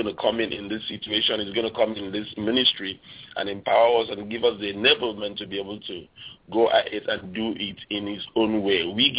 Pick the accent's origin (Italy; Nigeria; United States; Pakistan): Nigeria; I'm actually from Nigeria, Africa.